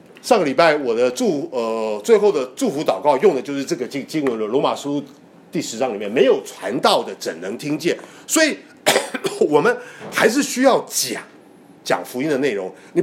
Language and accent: Chinese; Hong Kong; 好像是我从香港来会比我知道